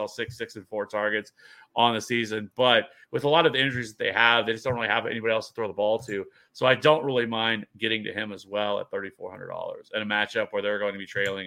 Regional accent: Kansas City, Missouri, United States; But again, you know, I'm from Kansas City, and so don't listen to me when it comes to the Chiefs.

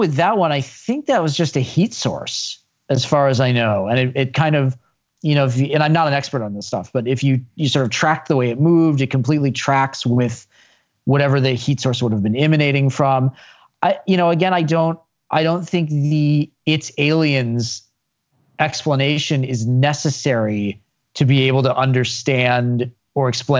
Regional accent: Chicago, Illinois, United States; My favorite sports conspiracy, because I grew up in Chicago

